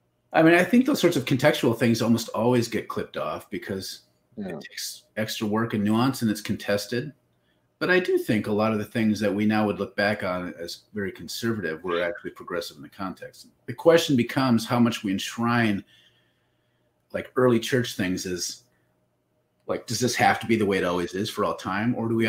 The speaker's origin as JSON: {"language": "English", "region": "Minnesota", "country": "United States", "said": "I'm a Minnesotan, and Lutheranism is the Christendom here."}